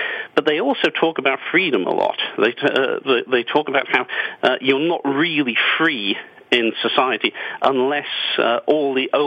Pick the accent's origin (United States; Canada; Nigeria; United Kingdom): United Kingdom; England; I grew up in England when things were still run in a socialist fashion, and it was a dreary, dreary place.